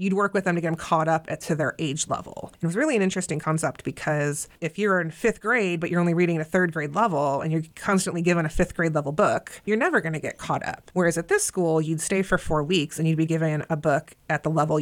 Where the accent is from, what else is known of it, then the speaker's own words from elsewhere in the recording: Oak Park, Illinois, United States; I grew up in Oak Park.